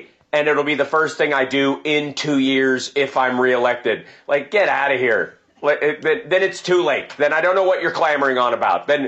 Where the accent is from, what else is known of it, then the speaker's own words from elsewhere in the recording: Ohio, United States; I'm from Ohio.